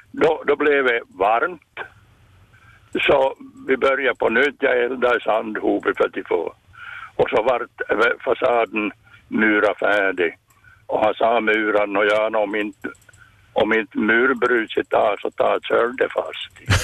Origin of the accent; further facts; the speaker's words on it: Sandsund, Ostrobothnia, Finland; Jag är från Sandsund.